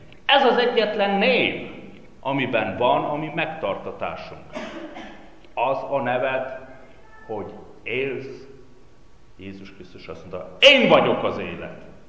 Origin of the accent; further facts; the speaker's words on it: Székely Land, Romania; én Székelyföldről származok.